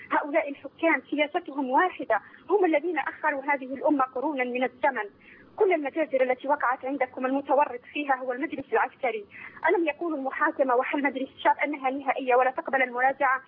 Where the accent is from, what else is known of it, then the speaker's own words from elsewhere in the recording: Algeria; كما حدث عندنا في الجزائر